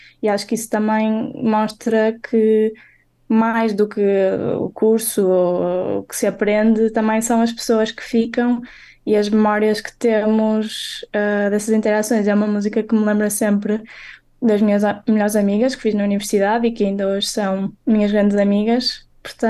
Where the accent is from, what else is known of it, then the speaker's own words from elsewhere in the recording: Porto, Norte, Portugal; Eu sou do Porto, portanto, estudar para Braga ou seja, mudar-me para outra cidade